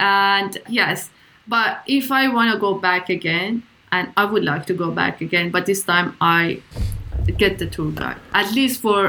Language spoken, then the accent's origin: English; Iran; now in United Kingdom; I grew up in Iran, and for me, Nowruz is important. Like before moving to the UK, I didn't really celebrate it.